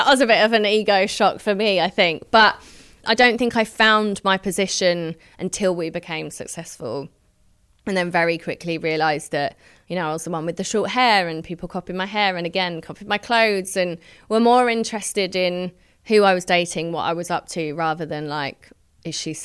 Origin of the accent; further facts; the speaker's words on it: United Kingdom; we're British. We don't do that.